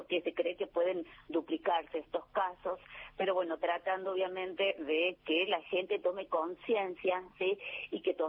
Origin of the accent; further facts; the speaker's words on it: Córdoba, Argentina; born there; now in Catamarca, Argentina; yo nací en Córdoba, volvimos a Catamarca, después volví de nuevo a Córdoba y ahora vivo en Catamarca Capital.